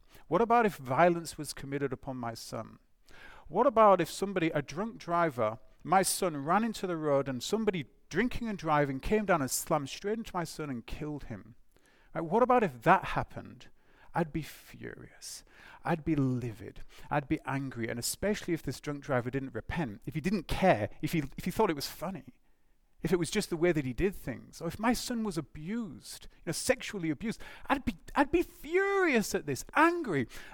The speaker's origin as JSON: {"language": "English", "town": "Huddersfield", "region": "Yorkshire and the Humber", "country": "United Kingdom", "said": "so I come from Huddersfield in the UK"}